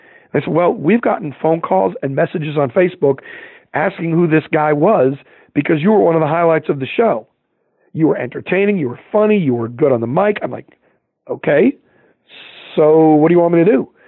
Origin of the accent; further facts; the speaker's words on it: Boston, Massachusetts, United States; And it's probably because I'm from Boston, and you know, the northern attitude may rub some people the wrong way